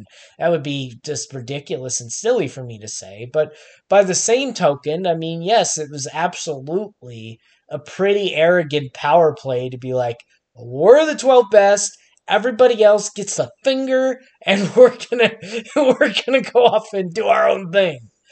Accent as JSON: {"language": "English", "country": "United States", "said": "it's kind of hard for me as an American"}